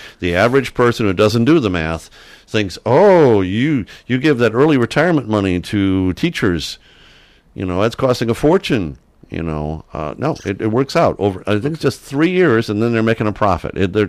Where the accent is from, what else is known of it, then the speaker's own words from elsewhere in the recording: Michigan, United States; 30, 40 years ago, I had the choice of teaching in Michigan or not. I grew up in Michigan.